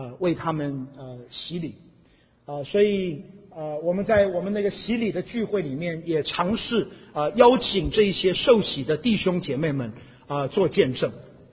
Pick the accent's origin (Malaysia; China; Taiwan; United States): Taiwan; 我想你们听我的口音，大概也有不少人知道我的普通话，我的国语是在台湾学的啊。